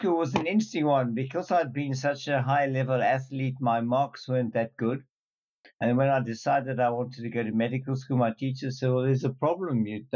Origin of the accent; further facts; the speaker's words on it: South Africa; Yes, very much born and bred family from 2-3 generations there. It was difficult times in South Africa.